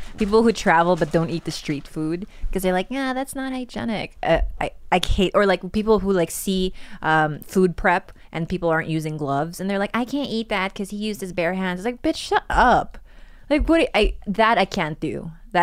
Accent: Philippines; moved away; I grew up in the Philippines, and I generally think that my stomach used to be a little stronger when I was living there.

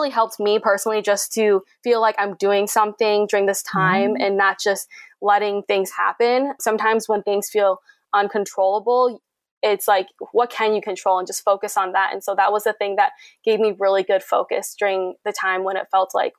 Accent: Vietnam; So growing up in Vietnam, like one of my favorite things was this like coconut dessert

